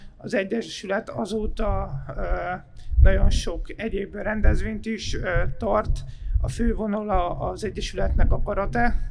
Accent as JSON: {"language": "Hungarian", "town": "Sopron", "region": "Győr-Moson-Sopron", "country": "Hungary", "tie": "born there", "said": "Sopronban születtem, soproni lakos is vagyok."}